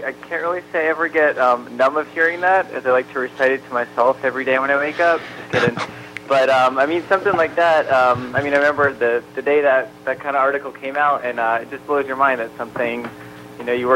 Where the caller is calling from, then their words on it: San Diego, California, United States; I am calling you from, I can't say sunny San Diego. Right now it's cloudy, but San Diego, California, where I live.